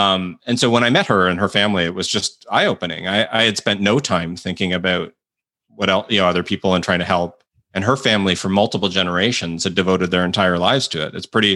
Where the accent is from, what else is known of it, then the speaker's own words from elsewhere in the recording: Toronto, Ontario, Canada; I grew up in Toronto and I was very indoctrinated in free market capitalism